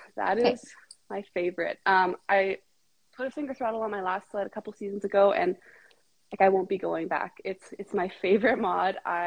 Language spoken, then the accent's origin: English; Alberta, Canada; I'm from Central Alberta. I was born and raised in this area.